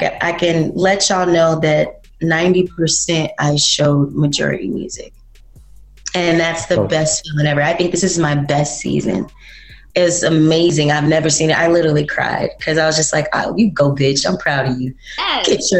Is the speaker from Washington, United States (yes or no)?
no; Georgia, United States; born there; also born or lived in Germany / Florida / Houston / New York; now in Atlanta, United States; I was born in Moody Air Force Base, about Austin, Georgia. I lived in Germany, Franklin, came back to the States, Florida, Houston, New York, Detroit, then back here.